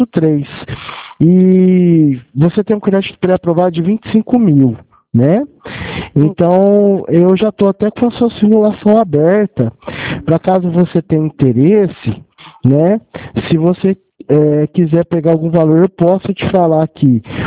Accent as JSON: {"language": "Portuguese", "town": "Franca", "region": "São Paulo", "country": "Brazil", "said": "É, eu sou de Franca."}